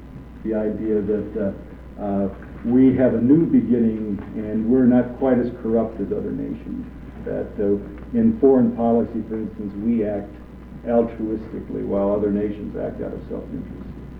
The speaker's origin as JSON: {"language": "English", "region": "Nebraska", "country": "United States", "tie": "born or raised there", "said": "I grew up in Nebraska"}